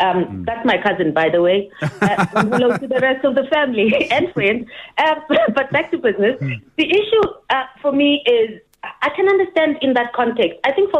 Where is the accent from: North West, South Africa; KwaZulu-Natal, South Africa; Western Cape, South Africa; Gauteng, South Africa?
Gauteng, South Africa; Soweto; I come from Soweto. I know I speak 9 of the 11 languages just by virtue of that.